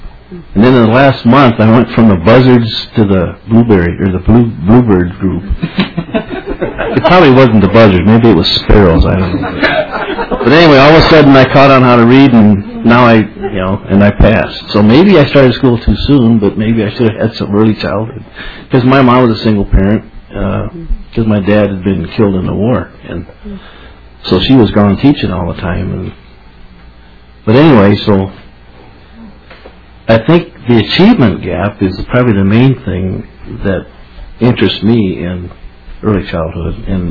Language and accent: English; Eagan, Minnesota, United States; I'm from Egan, District 38B, and everybody in my family is a teacher, it seems like.